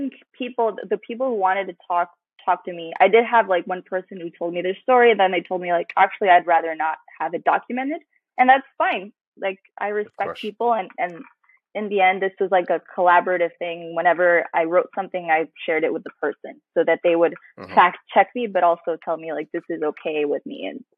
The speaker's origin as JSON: {"language": "English", "country": "Costa Rica", "also_born_or_lived": "Honduras", "said": "I was Central American, so I approached them and like I try to like chat people up and tell them like, oh, I'm from Costa Rica, lived in Honduras"}